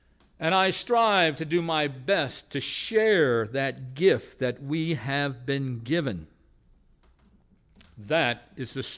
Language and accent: English; Franconia, Virginia, United States; I grew up here in the Franconia area, I know, a lot of years ago.